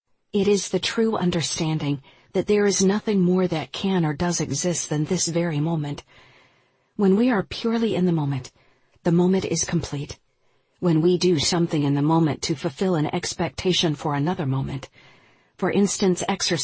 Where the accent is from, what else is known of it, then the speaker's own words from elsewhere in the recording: Kansas City, Missouri, United States; when life took me from my hometown, Kansas City, to a town of 100 in eastern Montana.